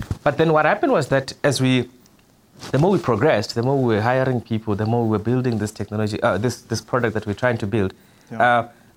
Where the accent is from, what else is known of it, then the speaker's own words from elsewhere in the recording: Shandi, Limpopo, South Africa; I am originally from Venda, from Shandi, in Limpopo.